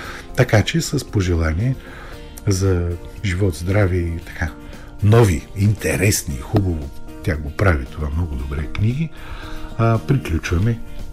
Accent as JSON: {"language": "Bulgarian", "town": "Plovdiv", "region": "Plovdiv Province", "country": "Bulgaria", "said": "за нас като пловдивчани"}